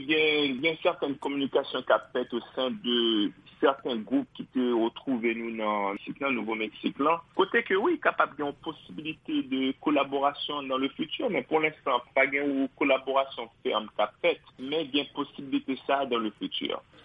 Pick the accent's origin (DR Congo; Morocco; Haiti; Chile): Haiti; Mais en tant qu'Haïtien